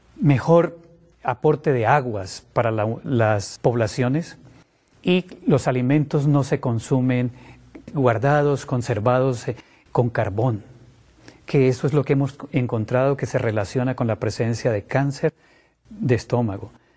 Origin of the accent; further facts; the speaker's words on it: Colombia